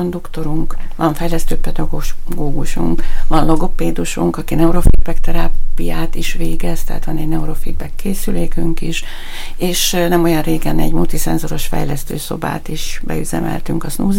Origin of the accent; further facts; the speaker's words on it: Borsod-Abaúj-Zemplén, Hungary; amikor ide kerültem a Miskolcra, hiszen én itt születtem, zempléni vagyok